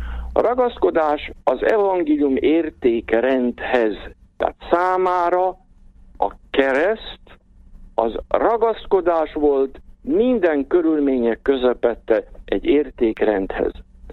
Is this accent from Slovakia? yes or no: yes; Košice Region, Slovakia; 1950-ben születtem, tehát már jó régen, egy bodrogközi kicsi faluban, egy zsebkendőnyi faluban. Aztán Királyhelmecen végeztem az alapiskolát